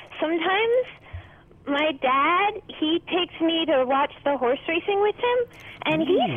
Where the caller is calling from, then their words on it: Brooklyn, New York, United States; Brooklyn.